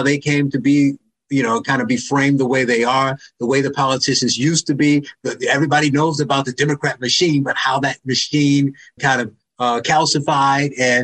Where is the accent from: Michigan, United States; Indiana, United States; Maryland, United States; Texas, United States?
Indiana, United States; Gary; I kind of in the know and been close to Chicago my whole life. I grew up in Gary, Indiana.